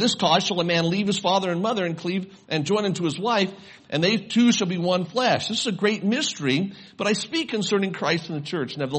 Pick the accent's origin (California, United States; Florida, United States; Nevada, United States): Nevada, United States; Las Vegas; and I was born and raised then in Las Vegas.